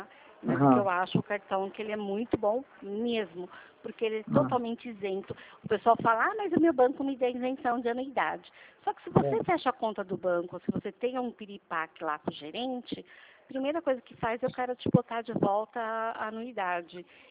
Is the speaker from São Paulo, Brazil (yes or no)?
yes; São Paulo, Brazil; Eu sou de São Paulo. Eu estou em São José dos Campos.